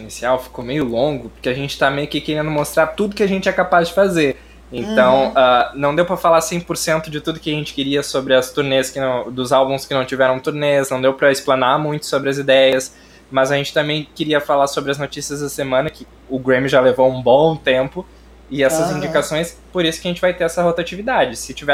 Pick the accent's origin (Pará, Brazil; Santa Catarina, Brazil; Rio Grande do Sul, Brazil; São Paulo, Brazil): Rio Grande do Sul, Brazil; accent: gaúcho; Eu tenho um sotaque gaúcho que talvez estresse vocês. Eu falo muito bah.